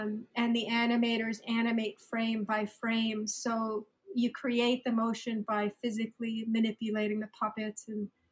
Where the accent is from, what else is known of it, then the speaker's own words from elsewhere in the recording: Toronto, Ontario, Canada; I was born and raised in Toronto.